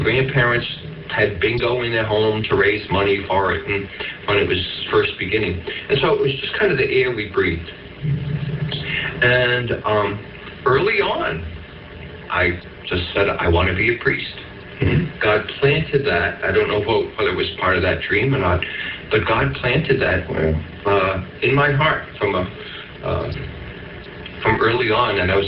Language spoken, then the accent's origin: English; Boylston, Massachusetts, United States; I grew up in Boylston, Massachusetts, a little tiny rural central Massachusetts town